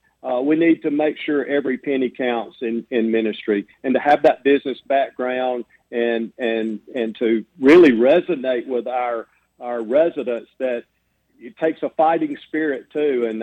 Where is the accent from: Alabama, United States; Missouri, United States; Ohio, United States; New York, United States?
Alabama, United States; Roanoke; Yes, sir. I grew up in Roanoke.